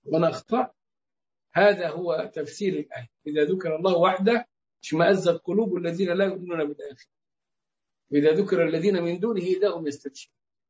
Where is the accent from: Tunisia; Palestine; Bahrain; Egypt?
Egypt; نحن كمصريين